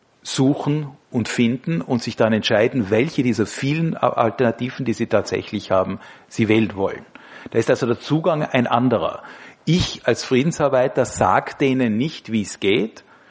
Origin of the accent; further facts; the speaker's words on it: Tyrol, Austria; Also zum Beispiel halt als Tiroler am Berg zu sitzen